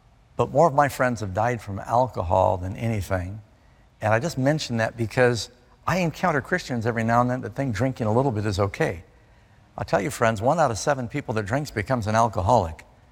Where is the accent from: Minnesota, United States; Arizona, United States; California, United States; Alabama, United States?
California, United States; Burbank; born there; I was born in Burbank, California. And Dad and Mom split. He ended up moving his business to Miami Beach. Mom moved to New York City. My brother and I moved around through these different places.